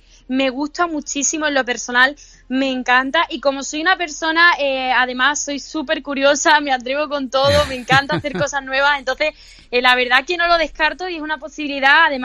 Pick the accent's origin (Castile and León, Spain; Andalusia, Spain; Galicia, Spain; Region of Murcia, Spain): Andalusia, Spain; Málaga; cumplí 17 en agosto, pero sí, soy súper joven, bueno. Y sí, soy de la tierra, soy malagueña.